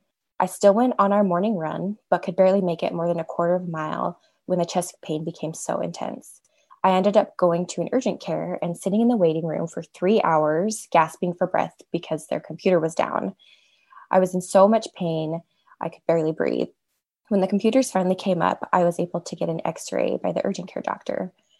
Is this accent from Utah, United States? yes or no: yes; Utah, United States; I'm from Utah.